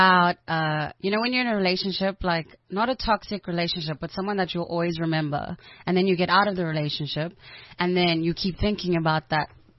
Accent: Bisho, Eastern Cape, South Africa; So I'm from Ebisho. It's a small town in the Eastern Cape. I'm a Xhosa singer-songwriter

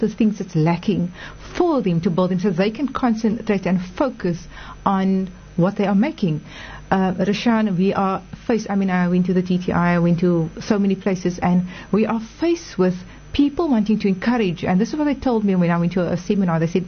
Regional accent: South Africa; So we're South African, and we need to be proud of that.

